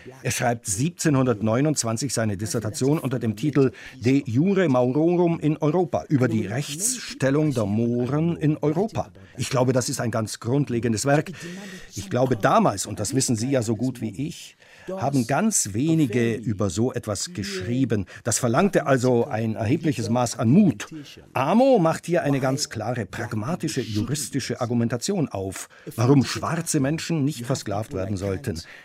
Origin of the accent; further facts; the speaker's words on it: Cameroon; Ich bin in Kamerun aufgewachsen.